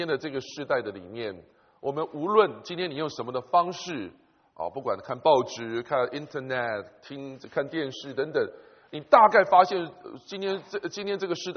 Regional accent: China; 今天可以说是我们中国人这个几大节日之一的中秋节的前夕

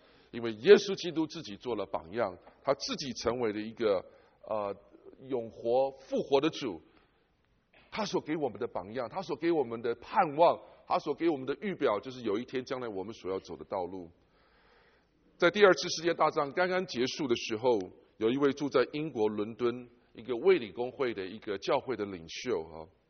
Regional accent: China; 也是我们中国人老祖宗也告诉我们，也是要 用血来赎罪。

